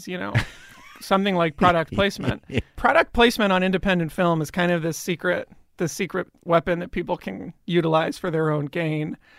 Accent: Bryn Mawr, Pennsylvania, United States; In Bryn Mawr, outside of Philadelphia.

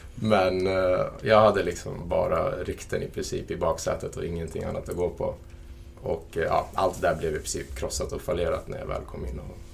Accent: Stockholm, Stockholm County, Sweden; Jag är från Stockholm, jag pluggade i Stockholm.

